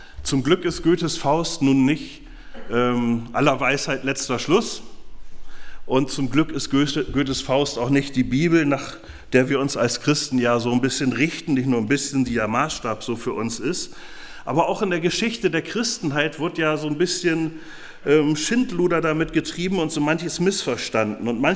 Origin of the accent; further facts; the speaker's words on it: Northern Germany, Germany; auch ich so als Norddeutscher, bei mir merkt man das vielleicht auch nicht immer so.